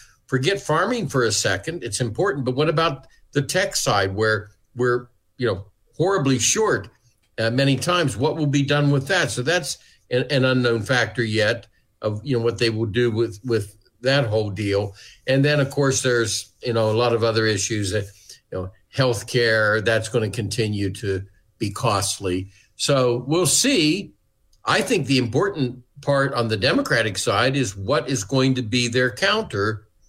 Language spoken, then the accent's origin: English; Ohio, United States; I'm from Ohio.